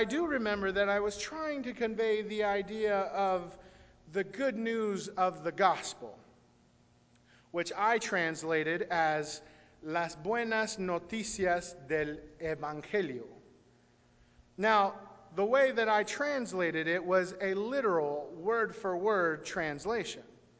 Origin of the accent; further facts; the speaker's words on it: Texas, United States; first language Spanish; English is a second language; my first language was Spanish, but growing up in North Texas and going to school in an English-speaking environment, I lost my Spanish, and as I grew up, I had to relearn it.